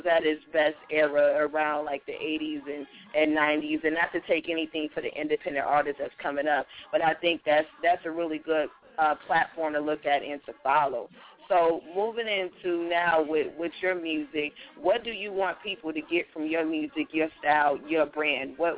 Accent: Pontiac, Michigan, United States; Big shout out to Detroit. Big shout out to Michigan. Big shout out to my hometown, Pontiac.

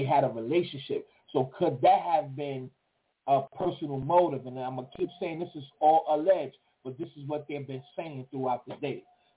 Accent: Memphis, Tennessee, United States; I'm from Garfield Street in North Memphis, but I'm at work.

